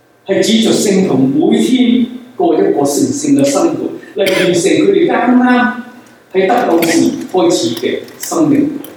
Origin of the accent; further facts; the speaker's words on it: Guangdong, China; 我們廣東人經常都鬧人大隻講